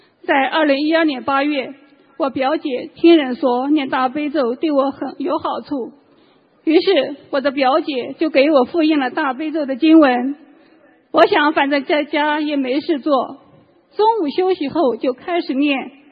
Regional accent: Jiangsu, China; 我来自中国江苏

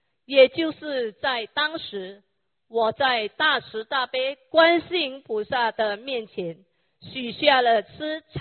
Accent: Penang, Malaysia; 来自槟城威南

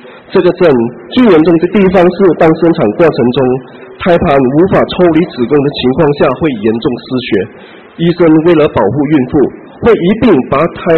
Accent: Malaysia; 我是来自马来西亚

